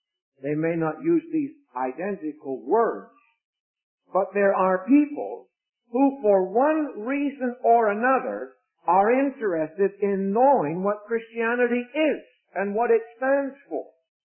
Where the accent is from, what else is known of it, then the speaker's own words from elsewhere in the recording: Vancouver, British Columbia, Canada; I came as a Canadian delegate from Vancouver.